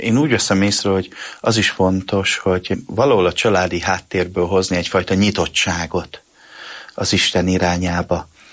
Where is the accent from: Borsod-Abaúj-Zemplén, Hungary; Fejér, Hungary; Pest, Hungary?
Borsod-Abaúj-Zemplén, Hungary; Mád; én egy hegyaljai kis faluból származom, amelynek a neve Mád községe